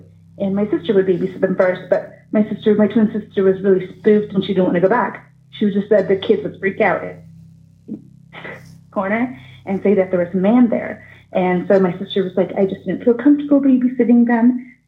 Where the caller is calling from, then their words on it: Arizona, United States; I'm from Arizona.